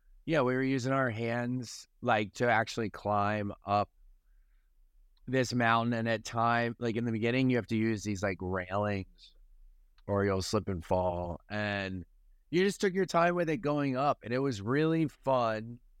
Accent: Delaware, United States; now in Charleston, United States; hike meant nature walk because I'm from Delaware, which is a flat state. You know, the highest elevation in Delaware is like, I think 15 feet. We live in the low country in Charleston.

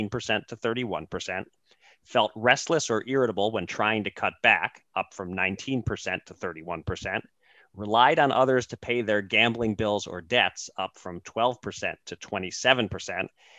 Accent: Pennsylvania, United States; I looked up the numbers in my home state of Pennsylvania for June just to see a point of comparison.

